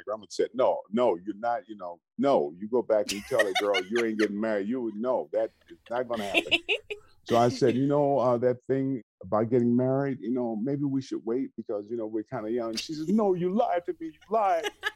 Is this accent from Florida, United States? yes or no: no; Benton Harbor, Michigan, United States; born there; But I was born in Benton Harbor, Michigan.